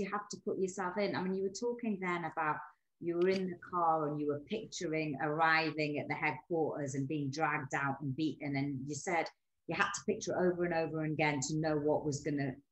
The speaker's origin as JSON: {"language": "English", "town": "Newcastle", "region": "North East England", "country": "United Kingdom", "said": "I'm from Newcastle."}